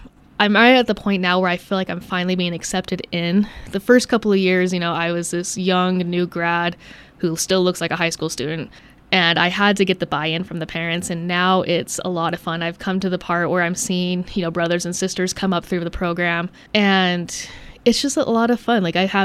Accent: Utah, United States; moved away as an adult; now in Lander, United States; Didn't want to move far away from home. I'm out from Utah. So 5-hour drive was a lot more, you know, feasible than a plane ride.

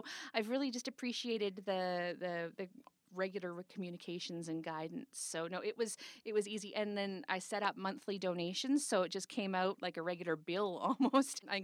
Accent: Red Deer, Alberta, Canada; now in Edmonton, Canada; I grew up in Red Deer, 20 years in Red Deer, and now 20 years in Edmonton.

